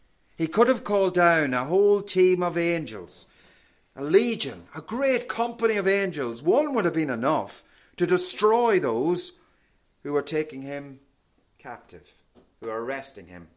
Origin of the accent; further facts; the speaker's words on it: Ireland; I'm sure you all know I'm from Ireland. It's quite obvious.